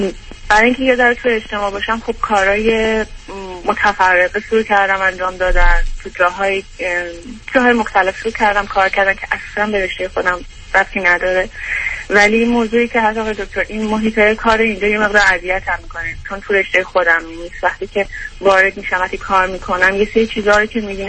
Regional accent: Iran; now in United States; از ایران اومدم.

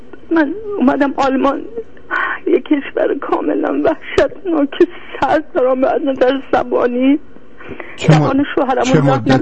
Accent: Iran; moved away; از ایران که اومدم بار خانوادم با خودم آوردم،

